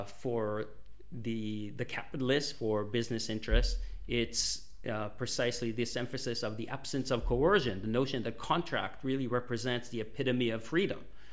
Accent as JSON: {"language": "English", "country": "Israel", "tie": "born or raised there", "said": "You know, I grew up in Israel, so I have the Israeli analogs of those as well in mind."}